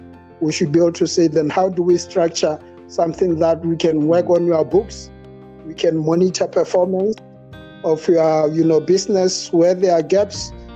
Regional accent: Lephalale, Limpopo, South Africa; Well, I migrate between Gauteng and Lephalale. Lephalale is my hometown.

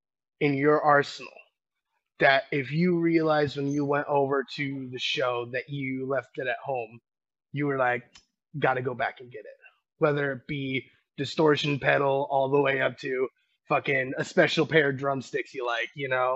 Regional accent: Fallon, Nevada, United States; also born or lived in Miami / Las Vegas; So here is the history of … I was born in Miami, and I lived out there for like the first year and a half of my life. Then for the first 4 years after that, I was in Vegas. And then I did the majority of my growing up in Fallon, Nevada.

